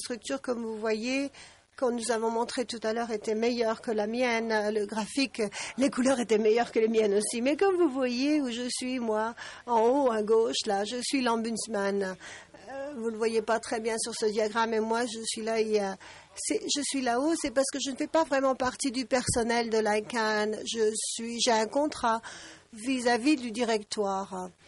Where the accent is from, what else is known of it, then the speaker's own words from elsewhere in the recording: New Zealand; French is a second language; Mais je suis de Nouvelle-Zélande. Ça me rend un peu plus indépendant parce que je suis au bout du monde, en fait.